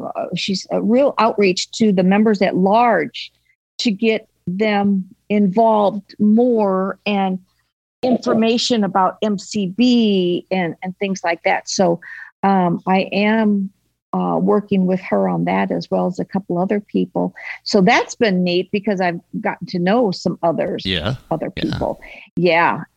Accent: St. Louis, Missouri, United States; I grew up in St. Louis. We all grew up in St. Louis, but over the years, a lot of family has moved to Arkansas.

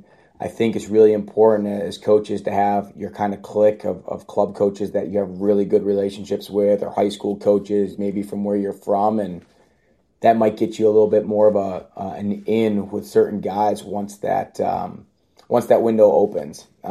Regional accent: New York, United States; and I say that as a New Yorker.

